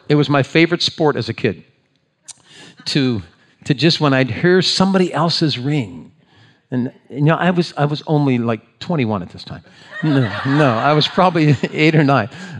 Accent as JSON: {"language": "English", "region": "Ohio", "country": "United States", "tie": "born or raised there", "said": "But when I was a kid growing up in Ohio, let me tell you about phones before we had these."}